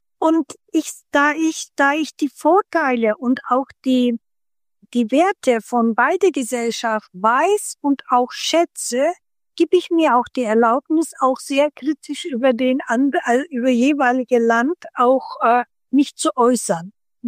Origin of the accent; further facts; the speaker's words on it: Hof, Bavaria, Germany; German is a second language; ich konnte kein Wort Deutsch und ich hatte das Glück, dass 1973 in Hof, wo ich herkomme, meine Heimat in Deutschland, da waren sehr viele Ausländer, Gastarbeiterkinder